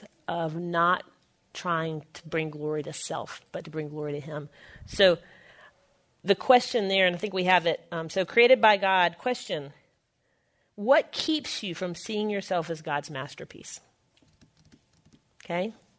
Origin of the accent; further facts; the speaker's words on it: South Carolina, United States; This didn't happen a lot because I'm from South Carolina